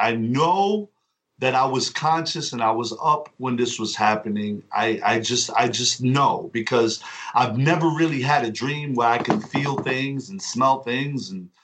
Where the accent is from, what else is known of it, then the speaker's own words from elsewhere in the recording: Bronx, New York, United States; I was telling her I was from the Bronx.